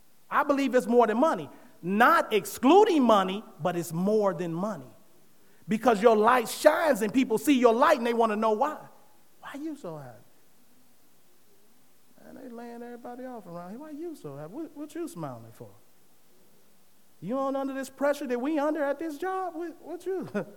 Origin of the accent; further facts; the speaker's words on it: Michigan, United States; now in Georgia, United States; I ain't from Georgia. I'm a transplant from Michigan.